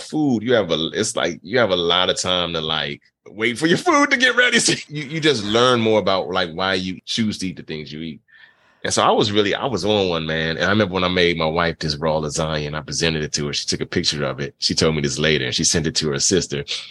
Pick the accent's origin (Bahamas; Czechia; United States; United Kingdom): Bahamas; Nassau, New Providence; born there; I was born in the Bahamas, born in Nassau, Bahamas.